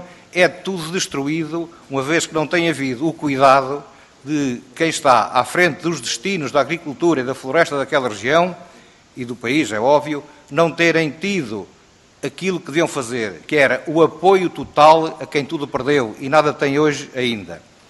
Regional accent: Portugal; nós somos portugueses

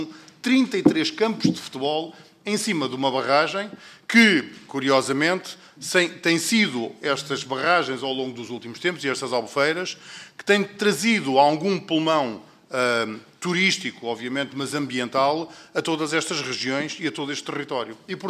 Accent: Pampilhosa da Serra, Centro, Portugal; O concelho de onde venho, que é o concelho da Pampilhosa da Serra

